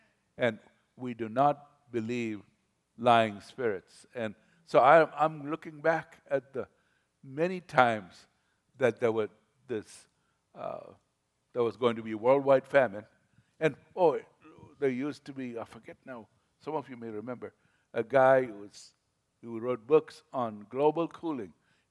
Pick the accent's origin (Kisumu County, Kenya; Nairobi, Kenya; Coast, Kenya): Coast, Kenya; Mombasa; born there; listen, I was born in Africa, Mombasa